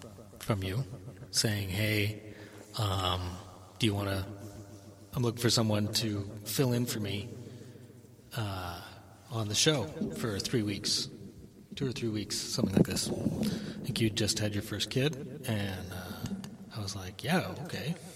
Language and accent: English; Oshawa, Ontario, Canada; I grew up in Oshawa, Ontario, which is a very punk rock town.